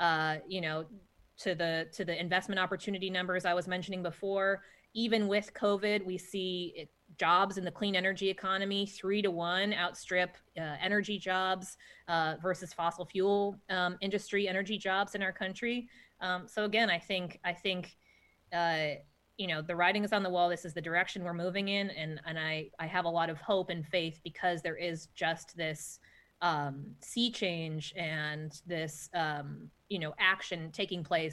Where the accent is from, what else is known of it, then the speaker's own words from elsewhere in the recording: California, United States; I grew up in California, and it wasn't that we didn't have wildfires, but it's at a different scale now.